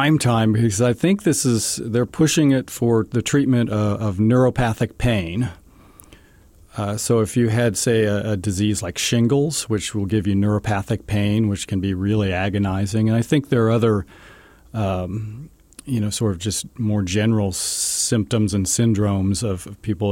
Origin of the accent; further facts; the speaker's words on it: Lawrence, Kansas, United States; I grew up in Lawrence, Kansas, right. And I went to school at Kansas University.